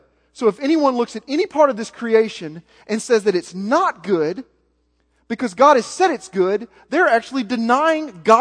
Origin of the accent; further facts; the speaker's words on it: Southern United States, United States; I grew up in the Bible Belt, just like you. I'm just like most of y'all. Grew up in churchianity.